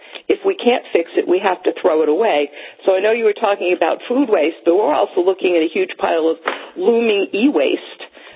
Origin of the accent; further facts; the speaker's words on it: New Jersey, United States; So the last bill that was filed in June in my home state of New Jersey